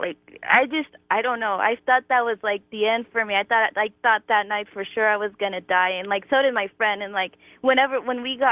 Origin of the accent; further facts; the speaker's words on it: Bellflower, California, United States; I'm 22, and I'm from Bellflower, California.